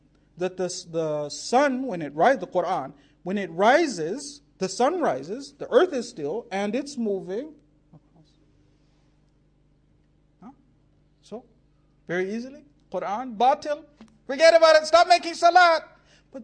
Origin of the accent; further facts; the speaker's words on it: United States; this might be a little bit sad because I'm an American